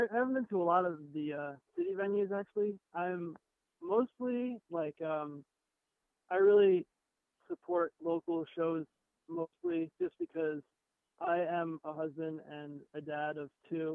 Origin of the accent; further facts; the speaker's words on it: New York, United States; We're from Long Island, which is we're about an hour outside of the city.